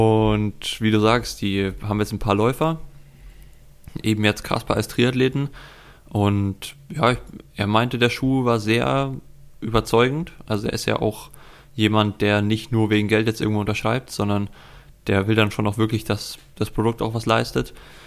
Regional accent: Bavaria, Germany; Der hatte ich schon als Kind gefühlt so von 6 bis 10. Mit denen bin ich immer durch die Dörfer bei uns in Oberbayern gerackert.

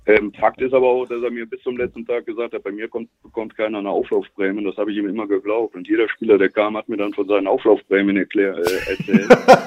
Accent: Cologne, North Rhine-Westphalia, Germany; ich als gebürtiger Kölner

